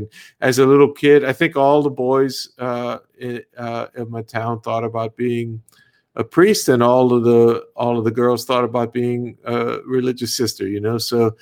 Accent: Louisiana, United States; so I grew up in a small town in South Louisiana, and I'm a Cajun background.

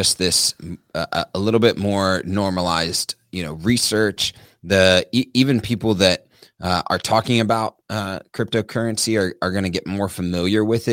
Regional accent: Tennessee, United States; So really insightful from Tennessee, and I'm excited to see what it does for my home state.

